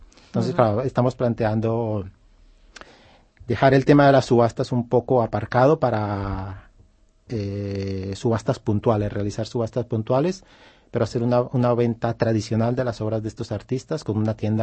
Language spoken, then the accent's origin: Spanish; Colombia; now in Barcelona, Spain; mi país de origen es Colombia.